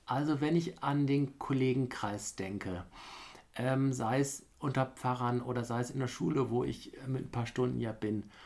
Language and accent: German; Bremen, Germany; Ich komme ja aus Bremen und in Norddeutschland, in den Dörfern drumherum.